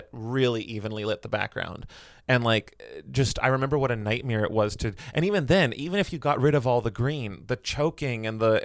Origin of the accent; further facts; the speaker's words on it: Philippines; No, I'm not. I am Filipino, yes.